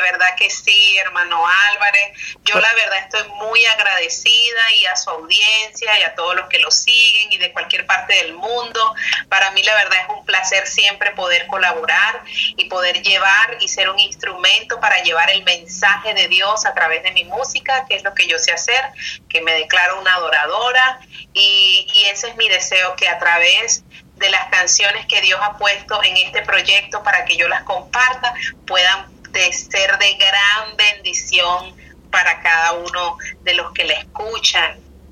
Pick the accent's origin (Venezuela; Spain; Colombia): Venezuela; now in United States; Yo soy venezolana y tengo muchos años viviendo aquí en Estados Unidos, también soy ciudadana americana, pero mi corazón le pertenece a Venezuela, de allí nací, allí crecí